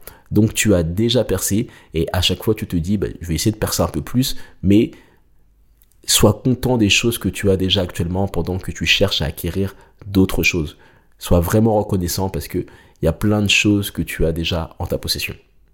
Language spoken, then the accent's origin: French; Nanterre, Île-de-France, France; J'ai passé quasiment toute ma vie, du moins une grosse partie de ma vie, à Nanterre.